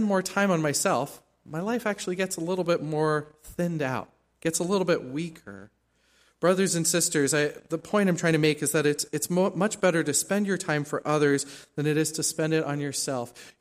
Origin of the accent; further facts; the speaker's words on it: South Africa; I thought of myself as a South African, but now I had people didn't know where South Africa was. I would say, I'm from South Africa